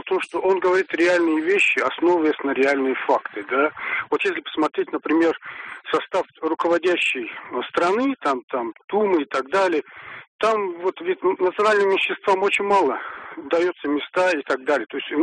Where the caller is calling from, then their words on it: Moscow, Russia; я из Москвы звоню.